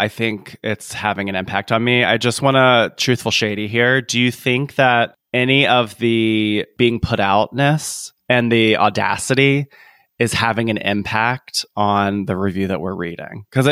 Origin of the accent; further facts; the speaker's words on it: the South, United States; As a Southerner, I know to just let me be good cop